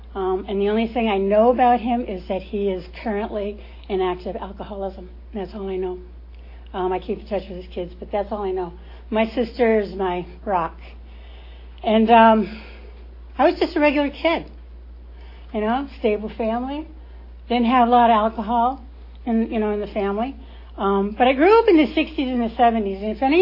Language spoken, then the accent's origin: English; New York, United States; I grew up in suburbia in New York, in the state of New York.